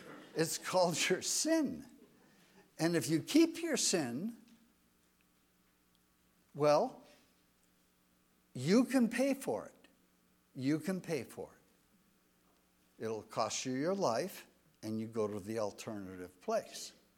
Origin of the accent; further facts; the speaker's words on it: Scotland, United Kingdom; They were Jewish, but I'm not a Jew. I'm a Scotsman